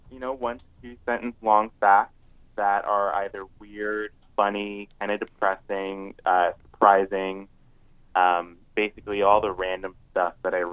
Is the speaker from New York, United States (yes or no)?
yes; New York, United States; moved away as an adult; now in Los Angeles, United States; I grew up in New York and I was able to move to L.A. because I can work from home.